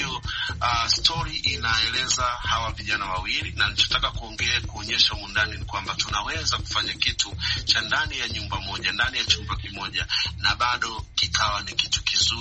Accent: Tanzania; sisi ni wa Tanzania

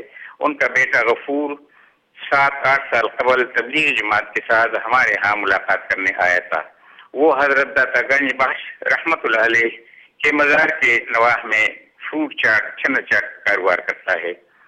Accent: Garhi Kapura, Khyber Pakhtunkhwa, Pakistan; میں خیبر پختونخوا میں ضلع مردان کے ایک قدیم اور تاریخی گاؤں گڑی کپورہ کا رہنے والا ہوں. مغلیہ دور میں اس کا نام لنگر کوٹ تھا, بعد میں گڑی امازئی اور گڑی کپورہ کے نام سے پکارا گیا.

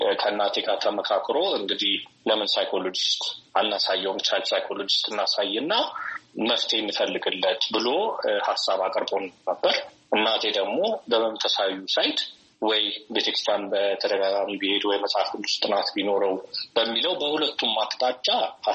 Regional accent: Addis Ababa, Ethiopia; born there; የተወለድኩት በአዲስ አበባ ነው።

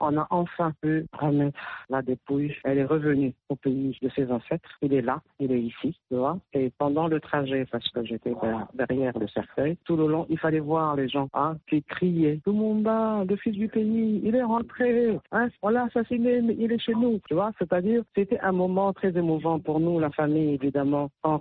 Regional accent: DR Congo

